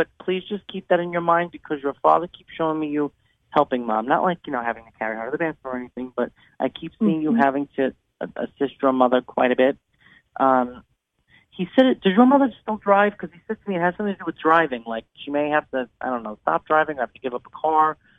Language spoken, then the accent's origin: English; New York, United States; Maybe it's the whole Northeast thing. I'm from New York. So maybe that's what that is.